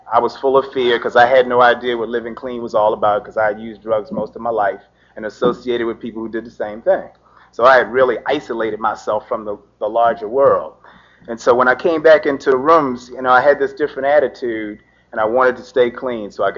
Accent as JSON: {"language": "English", "town": "Baltimore", "region": "Maryland", "country": "United States", "said": "I'm from Baltimore, Maryland. And, I think we're one of the pioneer areas of recovery in the United States, and we're real proud of that."}